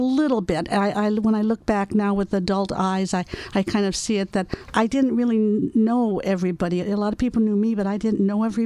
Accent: Hollywood, California, United States; growing up in Hollywood, I kept that attitude, always knowing it's just a job.

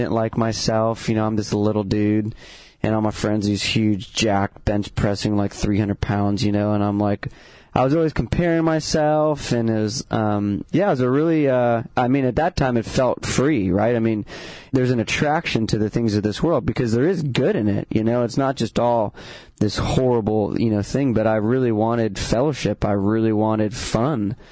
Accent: Ventura, California, United States; Yeah, I grew up in Ventura, and two awesome parents. Grew up Catholic.

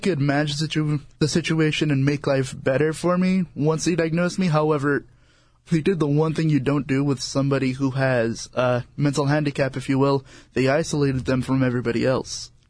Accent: El Monte, California, United States; Well, I grew up in El Monte. That's around L.A. County.

